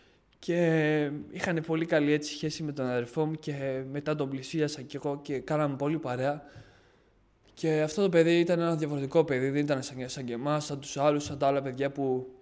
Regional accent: Livadeia, Central Greece, Greece; also born or lived in Albania; now in Athens, Greece; όταν ήμουν 5 χρονών, μεταναστήσανε από την Αλβανία, ήρθαν εδώ στην Ελλάδα. Δεν είμαι από την Αθήνα, είμαι από τη Λιβαδιά.

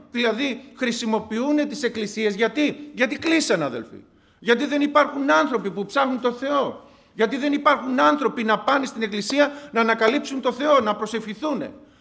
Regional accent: Greece; νιώθω όμορφα που γεννήθηκα Έλληνας και μ' αρέσει που είμαι Έλληνας.

